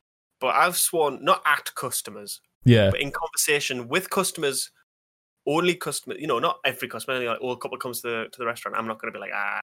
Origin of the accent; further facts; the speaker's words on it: Newcastle, North East England, United Kingdom; But I'm from Newcastle.